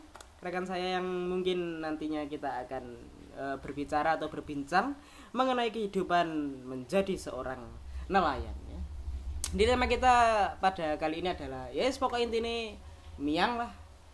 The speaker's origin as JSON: {"language": "Indonesian", "town": "Lamongan", "region": "East Java", "country": "Indonesia", "lives_now": "Malang, Indonesia", "said": "Asli Lamongan, teman-teman. Saya asli Lamongan ya, Kota Soto."}